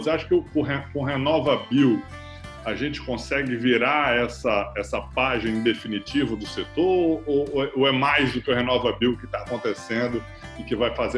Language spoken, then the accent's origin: Portuguese; Espírito Santo, Brazil; Eu sou da região aqui do norte do Espírito Santo, que tem muita produção de cana.